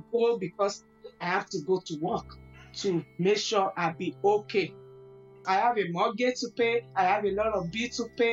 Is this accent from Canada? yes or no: no; Nigeria; I'm from Nigeria. I'm 44.